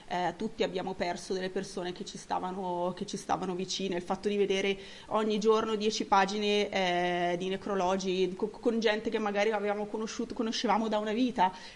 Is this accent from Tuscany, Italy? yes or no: no; Bergamo, Lombardy, Italy; innanzitutto io vengo da Bergamo, che come sappiamo è stata la città simbolo, diciamo, della prima ondata